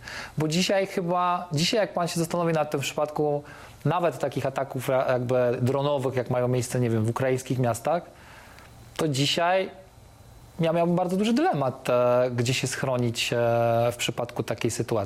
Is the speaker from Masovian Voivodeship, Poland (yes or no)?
yes; Warsaw, Masovian Voivodeship, Poland; poznaniacy mówię trochę żartem, pamiętajmy, że jestem warszawiakiem.